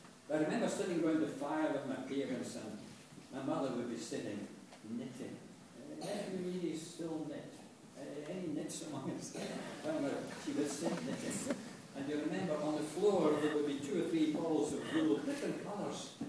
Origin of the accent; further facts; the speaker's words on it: Port Glasgow, Scotland, United Kingdom; See, I was brought up in Fort Glasgow